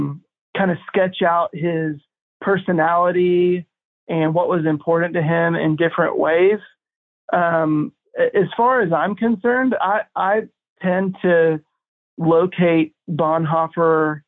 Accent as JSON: {"language": "English", "town": "Nashville", "region": "Tennessee", "country": "United States", "tie": "born or raised there", "said": "Yeah, Nashville is awesome. This is my hometown."}